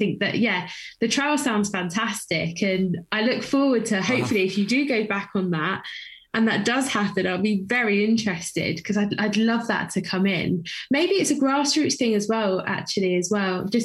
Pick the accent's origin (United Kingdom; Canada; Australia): United Kingdom; I'm British